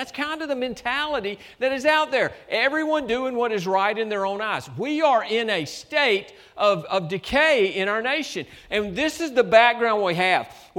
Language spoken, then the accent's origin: English; Georgia, United States; I'm from Georgia. I have trouble with hail, right?